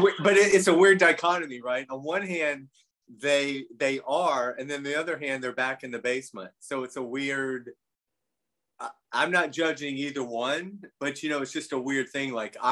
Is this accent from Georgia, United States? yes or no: yes; Athens, Georgia, United States; Well, I grew up in Athens, Georgia, not too far from where you are, in a college town. I was the youngest of 4 boys.